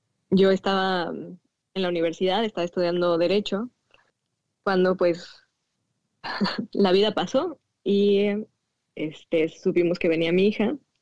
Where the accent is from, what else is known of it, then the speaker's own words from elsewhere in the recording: State of Mexico, Mexico; moved away as an adult; now in United States; Yo soy de la Ciudad de México. Bueno, realmente no es la Ciudad de México, es como Estado de México, pero está pegada. Es en la zona de satélite. Ahí nací, ahí crecí y llevo aquí en Estados Unidos 10 años ya.